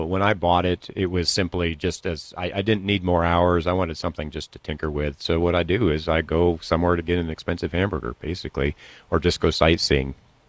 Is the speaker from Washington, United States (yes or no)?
yes; Washington, United States; growing up in Washington State, I used to watch ag planes spraying every summer. It was like an air show every morning.